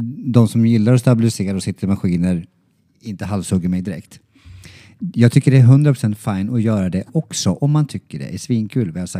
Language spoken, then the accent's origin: Swedish; Norrland, Sweden; jag är från Norrland.